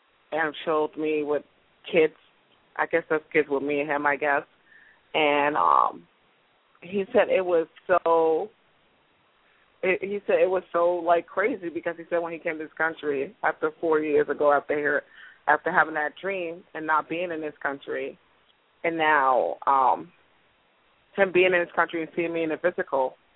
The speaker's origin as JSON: {"language": "English", "region": "New York", "country": "United States", "said": "from New York."}